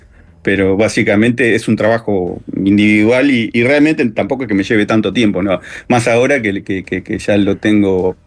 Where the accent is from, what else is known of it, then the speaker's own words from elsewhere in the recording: Mercedes, Soriano, Uruguay; vivo acá en Mercedes. Si bien yo no nací en Mercedes, pero desde muy chiquito me trajeron a Mercedes, así que soy mercedario. Vivo acá, por suerte.